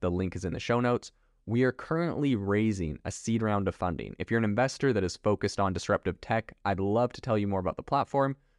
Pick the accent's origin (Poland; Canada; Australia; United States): Canada; I remember growing up in Canada